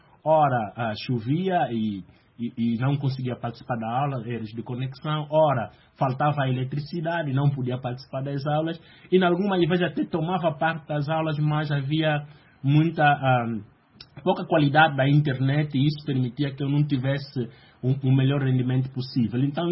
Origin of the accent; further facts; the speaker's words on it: Angola; Que eu sou de Angola e sei o quanto a partilha de informação